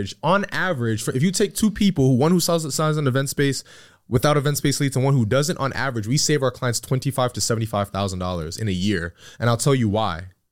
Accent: New York, United States; I'm from New York. Like, I walk outside, I'm spending $250.

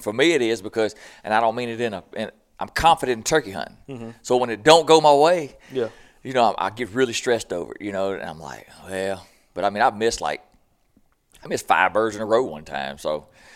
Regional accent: Mississippi, United States; We always joke, I'm down from Boogie Bottom, what they call it, so where I grew up.

